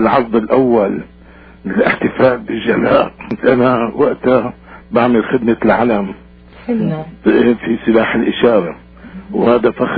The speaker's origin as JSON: {"language": "Arabic", "country": "Syria", "moved": "yes", "lives_now": "Canada", "said": "في هذه المناسبة الغالية العزيزة على نفوسنا جميعا كسوريين، اخترنا صفة جديدة أضفناها إلى هويتنا الوطنية لتصبح هوية سورية كندية."}